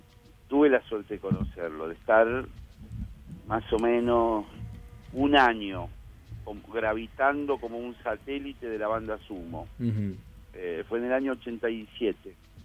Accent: Argentina; Como argentino, sobre todo los segundos tiempos.

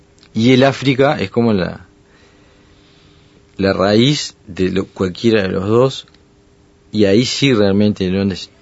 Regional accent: Uruguay; yo no soy ni cubano ni estadounidense. Soy uruguayo

